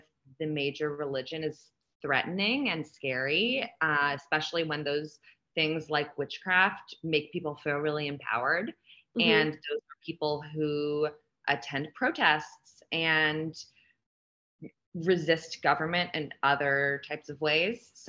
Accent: California, United States; now in Texas, United States; I haven't lived in Texas my whole life. So I was raised in a very liberal state. I was raised in California, and San Francisco is kind of a witchy pagan little haven there.

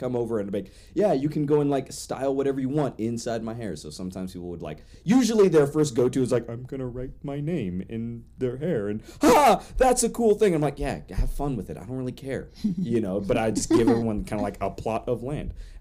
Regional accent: United States; I don't know why I'm doing like an old English accent, mainly because I'm American.

